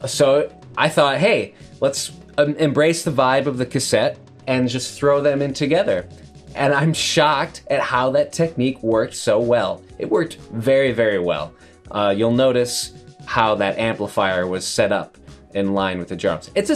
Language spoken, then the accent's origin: English; Detroit, Michigan, United States; I'm from the Detroit area. So is Colin. And we love that sound.